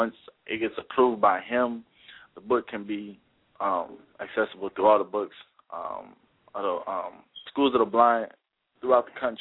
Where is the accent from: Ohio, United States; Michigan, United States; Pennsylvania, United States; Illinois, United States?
Illinois, United States; Chicago; Oh, for those that don't know, I'm from Chicago, Illinois, so Windy City.